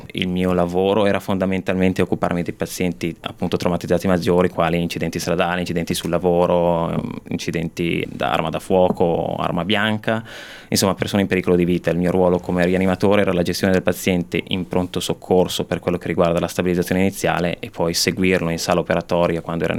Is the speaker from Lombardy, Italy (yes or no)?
yes; Bergamo, Lombardy, Italy; now in Australia; ho 36 anni, sono originario di Bergamo, sono un medico, mi sono laureato all'Università degli Studi di Milano nel 2009